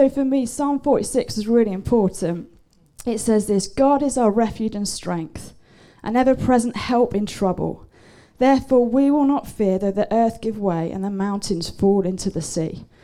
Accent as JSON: {"language": "English", "town": "Manchester", "region": "North West England", "country": "United Kingdom", "said": "So my story is that I'm from Manchester too, and I've been a youth pastor there for 10 years."}